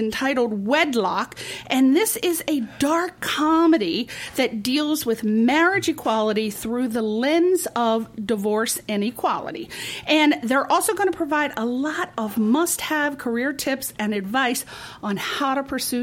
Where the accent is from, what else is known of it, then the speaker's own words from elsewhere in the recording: East Coast, United States; now in Los Angeles, United States; I'm from the East Coast. We're all crazy over there. We come out to LA and people are like, what's wrong with her? Is she from the East Coast?